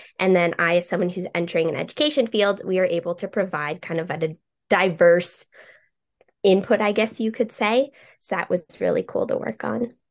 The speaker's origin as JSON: {"language": "English", "town": "Guelph", "region": "Ontario", "country": "Canada", "said": "Originally, I'm from Guelph, so I do work remotely"}